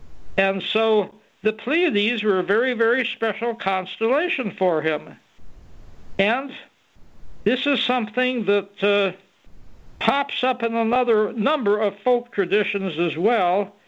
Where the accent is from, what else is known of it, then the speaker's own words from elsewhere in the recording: Wisconsin, United States; I grew up in Wisconsin